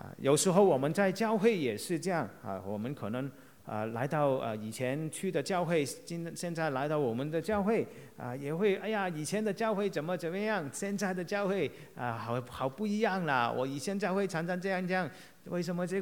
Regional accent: Hong Kong; now in United States; 或者是好像我从香港来美国的时候，

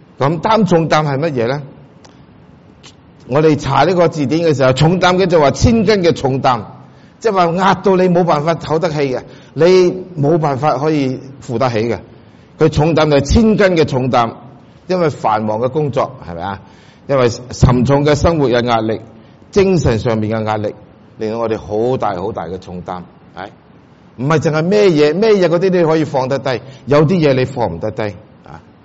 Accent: China; 可能系我哋中国人文化嘅传统俾我哋嘅无形嘅压力。

